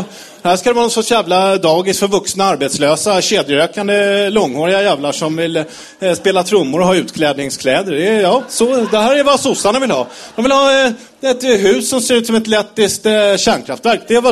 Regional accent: Malmö, Skåne, Sweden; Men jag är uppvuxen i Malmö, industristad, Vallstad.

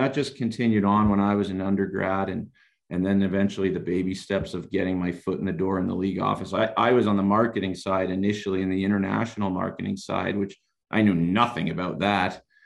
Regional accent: New York, United States; I grew up in Rockland County, New York, loving the Rangers, but we had the Islanders and the Devils

